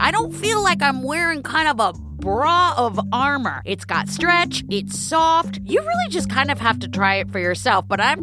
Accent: California, United States; also born or lived in New York; I have heard a lot of Witzes from growing up in California and living in New York, and I've never heard Wolfowitz.

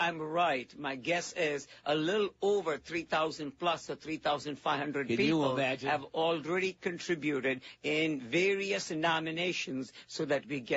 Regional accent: India; now in United States; I was growing up in India

